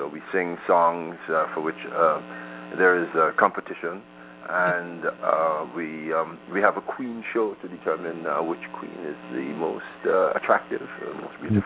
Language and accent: English; Antigua & Barbuda; born there; moved away as an adult; also born or lived in United States; No, I was born in Antigua, but I spent a significant number of years in the U.S. after my 21st birthday.